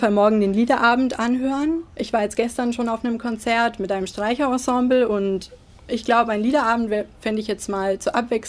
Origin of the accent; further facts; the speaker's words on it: Warmensteinach, Bavaria, Germany; Ich komme aus Warmensteinach